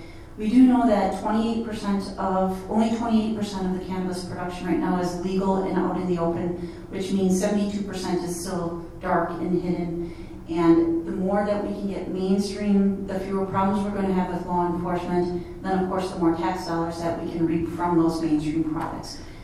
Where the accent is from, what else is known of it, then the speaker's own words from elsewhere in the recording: Wisconsin, United States; accent: Midwestern; So, in case you haven't recognized the accent, I'm from the Midwest. I'm actually from Wisconsin.